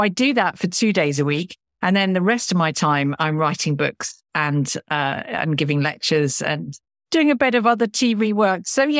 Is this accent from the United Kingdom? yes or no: yes; Lincoln, East Midlands, United Kingdom; I grew up in Lincoln, which is an incredibly historic town in the sort of Midlands of England, a beautiful cathedral.